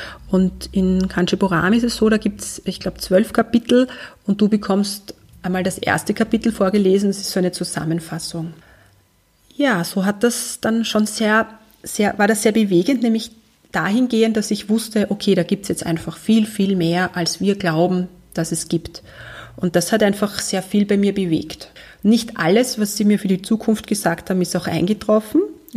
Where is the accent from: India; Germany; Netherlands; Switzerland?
India; South India; das Land, von wo ich herkomme. Das ist Südindien in der Pampa, das sind ein paar Hütten, also es gibt dort nicht sehr viel